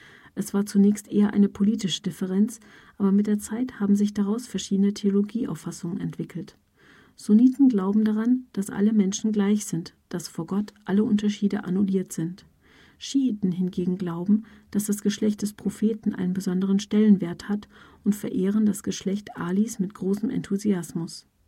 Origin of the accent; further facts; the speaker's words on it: Friedrichshafen, Baden-Württemberg, Germany; Ich komme ursprünglich aus Friedrichshafen am Bodensee.